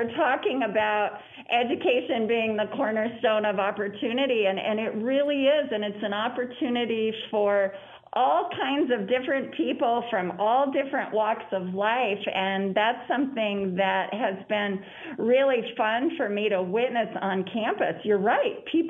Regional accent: Dillon, Montana, United States; I grew up in Dillon, and I remember Eastern Montana College as being that alternative delivery provider expert in the state.

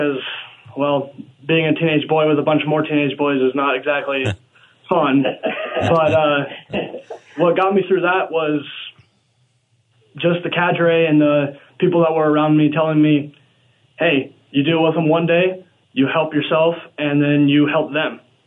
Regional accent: Colstrip, Montana, United States; I'm from Colstrip, Montana, sir.

